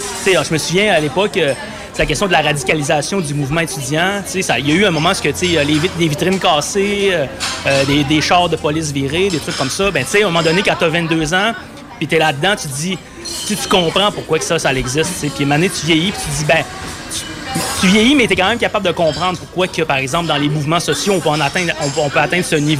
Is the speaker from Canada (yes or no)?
yes; Alma, Quebec, Canada; Ouais, ben moi, je viens d'Alma, dans le fond. Comme j'ai étudié au cégep d'Alma, en sciences humaines, pas de maths.